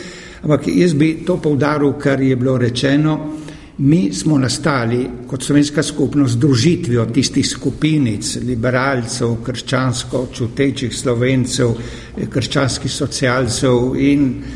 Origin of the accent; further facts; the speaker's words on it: Trieste, Friuli-Venezia Giulia, Italy; Primorci smo Tržačani, govorim Tržačane